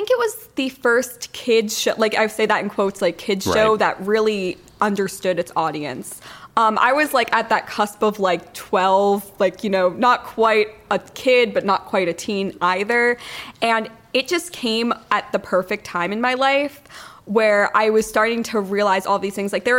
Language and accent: English; New Jersey, United States; born there; I was born in New Jersey. I moved around a whole lot in my childhood, but I'm right now in Clark, New Jersey